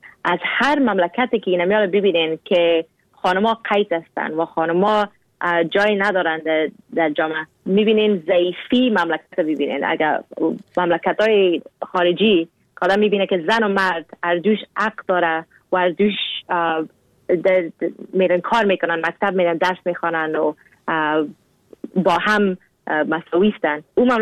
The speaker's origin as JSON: {"language": "Persian", "country": "Afghanistan", "lives_now": "Canada", "said": "گفتم از کانادا. گفت نیروسی از کجا هستی؟ گفتم از افغانستان. گفت از افغانستان اگه هستی یعنی که مسلمان هستی نه؟ گفتم ما اگه از افغانستان هستم مسلمان هستم"}